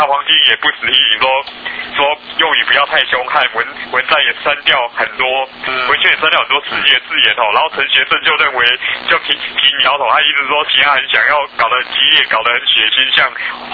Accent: Taiwan; 一个不爱我们台湾人的地方

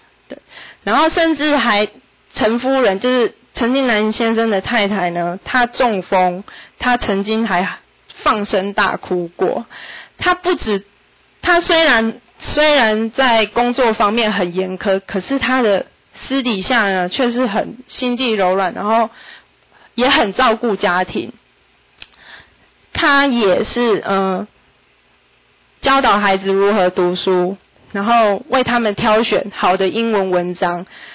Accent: Taiwan; 要毒害我们台湾人吗？

